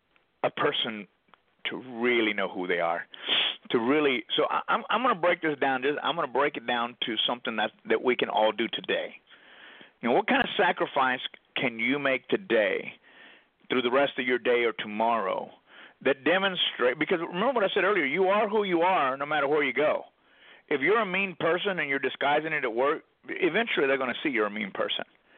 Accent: Texas, United States; I grew up in Texas, so it's a natural habit for me to open doors for women.

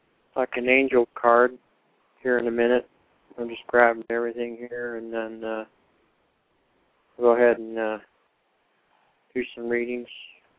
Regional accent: Salt Lake City, Utah, United States; I'm from Salt Lake, Utah, because there's a lot of Mormons here.

